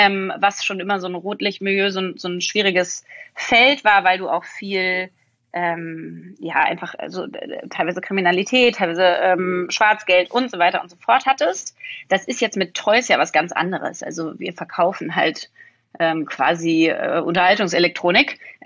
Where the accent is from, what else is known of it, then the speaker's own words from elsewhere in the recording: Berlin, Germany; Ich bin Berlinerin, ja.